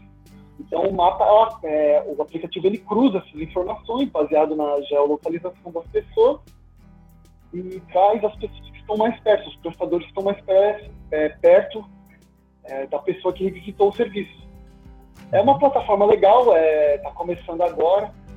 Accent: São Paulo, Brazil; eu sou de São Paulo

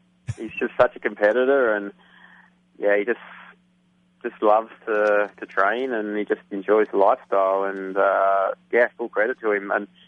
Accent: Tasmania, Australia; who's from my home state, Tasmania in Australia.

